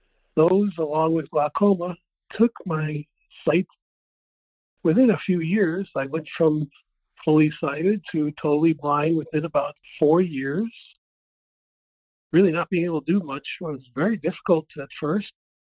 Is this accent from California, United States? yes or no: no; Scottsdale, Arizona, United States; I am from Scottsdale, Arizona.